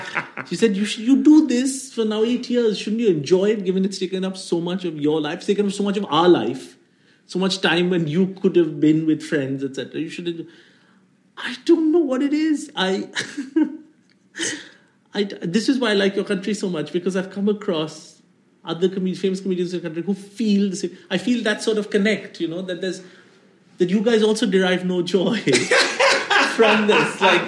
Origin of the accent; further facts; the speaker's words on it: India; And I've never been a smart business guy. And I know, as an Indian person, I should be.